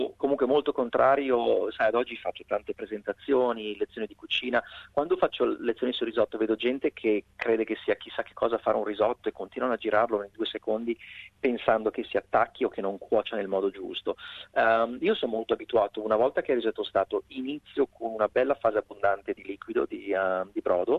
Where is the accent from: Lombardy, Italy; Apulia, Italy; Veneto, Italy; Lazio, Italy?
Lombardy, Italy; Milan; essendo io milanese, chiaramente grana al posto del parmigiano